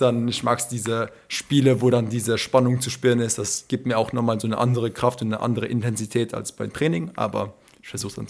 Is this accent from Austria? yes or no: no; Luxembourg; first language Serbian; German is a second language; ich bin halt in Luxemburg geboren. Mit meiner Schwester und zwei anderen Brüdern sind wir halt in Luxemburg aufgewachsen, aber natürlich zu Hause halt Serbisch gesprochen, auch immer Sommerferien, immer in Serbien oder in Griechenland mit dem Rest der serbischen Familie immer verbracht.